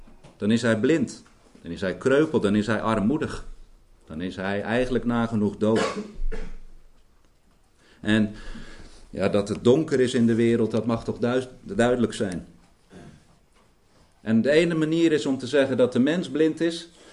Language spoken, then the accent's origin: Dutch; Oud-Beijerland, South Holland, Netherlands; Ik ben zelf opgegroeid in Oud-Beijerland.